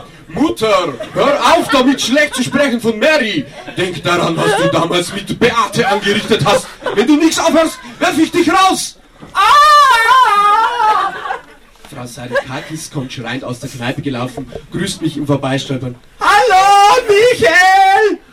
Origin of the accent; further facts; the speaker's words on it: Regensburg, Bavaria, Germany; Also ich komme aus Regensburg, da gibt es auch einen Slam, übrigens auch nächste Woche.